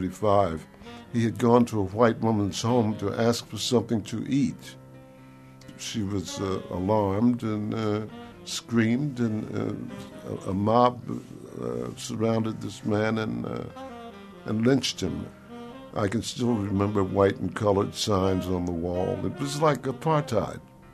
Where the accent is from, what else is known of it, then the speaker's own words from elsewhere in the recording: Fort Lauderdale, Florida, United States; born there; I was born in Fort Lauderdale, Florida in 1937.